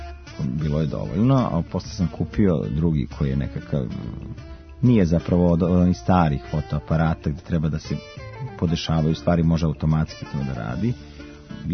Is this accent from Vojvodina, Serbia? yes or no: no; Kragujevac, Šumadija, Serbia; born there; I onda prvo sam probao da se bavim fotografijom u Kragujevcu, u mom rodnom gradu.